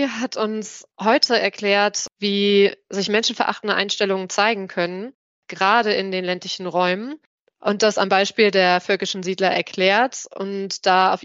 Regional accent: Lower Saxony, Germany; Ich komme nämlich aus der Lüneburger Heide

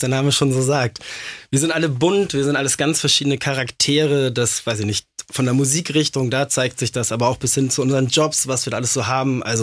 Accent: Hamburg, Germany; accent: North German; now in Austria; Ich komme aus Hamburg.

